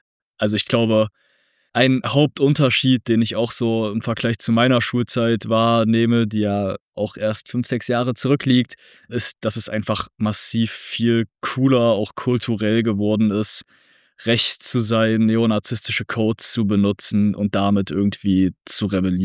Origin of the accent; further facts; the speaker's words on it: Zwickau, Saxony, Germany; in meiner Heimatstadt Zwickau, präsent gewesen sind